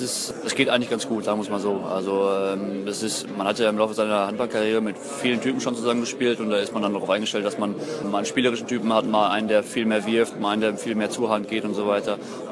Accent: North Rhine-Westphalia, Germany; NRW ist halt meine Heimat.

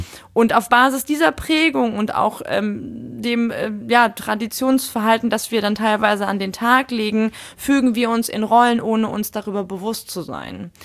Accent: Munich, Bavaria, Germany; ich bin ja gebürtige Münchnerin und dadurch natürlich auch mit der Nähe zu den Bergen aufgewachsen.

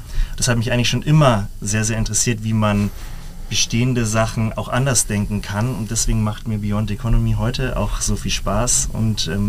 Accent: Schliersee, Bavaria, Germany; Also ich komme ursprünglich vom schönen Schliersee, schönen idyllischen Schliersee, ist in der Nähe vom Tegernsee, für alle Zuhörer, die nicht aus Bayern kommen. Bin dort auch aufgewachsen

